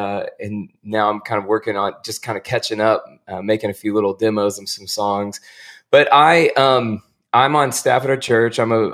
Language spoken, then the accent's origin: English; Marietta, Georgia, United States; I grew up here in Marietta, Georgia, and it's where I live now, and which is just a suburb of Atlanta